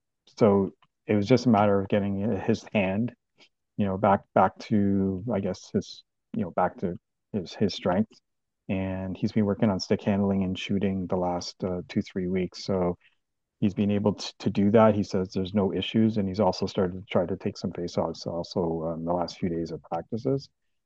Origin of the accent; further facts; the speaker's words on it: Canada; as a Canadian